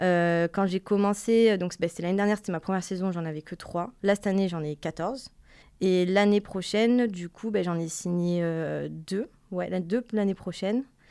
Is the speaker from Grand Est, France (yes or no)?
no; Marseille, Provence-Alpes-Côte d'Azur, France; je viens de Marseille. J'ai 24 ans.